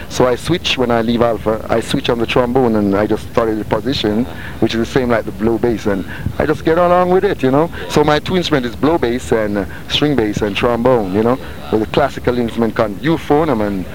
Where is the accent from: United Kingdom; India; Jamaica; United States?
Jamaica; Kingston; I come from Jonestown. Mm-hmm. Metcalf Street. Lots of people know me.